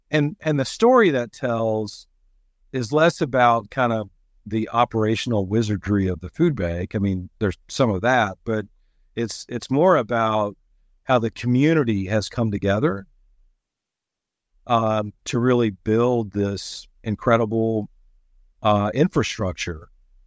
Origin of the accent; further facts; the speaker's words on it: the South, United States; I was a public school kid growing up in the South, small towns. I moved around a lot as a kid.